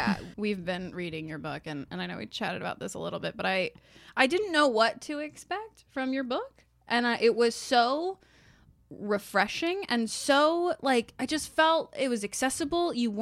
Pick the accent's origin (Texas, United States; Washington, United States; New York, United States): Texas, United States; I'm from Harris County.